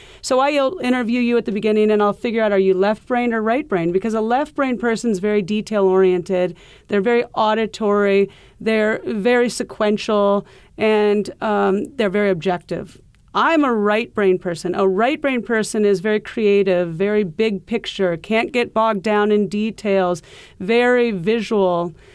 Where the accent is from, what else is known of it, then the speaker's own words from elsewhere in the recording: Iowa, United States; I grew up in an English household and it was impolite to talk about money. So, and we grew up in Iowa, so we didn't have Wall Street down the block.